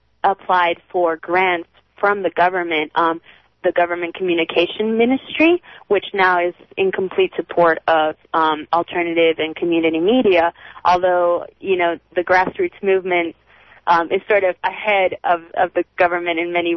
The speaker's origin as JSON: {"language": "English", "town": "Caracas", "region": "Capital District", "country": "Venezuela", "said": "Yes. I'm from Caracas, Venezuela."}